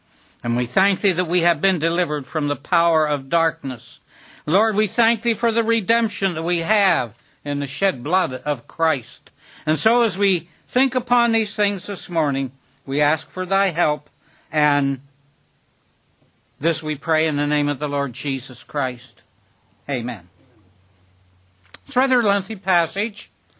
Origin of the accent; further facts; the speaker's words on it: Pennsylvania, United States; One time, many years later, traveling through my home state of Pennsylvania